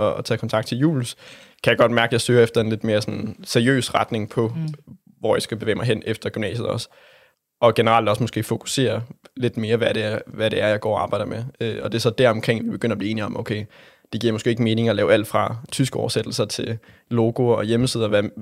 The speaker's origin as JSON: {"language": "Danish", "region": "Region of Southern Denmark", "country": "Denmark", "said": "Jeg er fra Sønderjylland"}